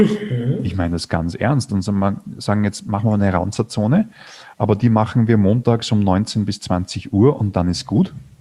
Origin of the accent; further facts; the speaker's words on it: Austria; Bei uns in Österreich sind die Elefanten ausgebrochen als Abstandshalter.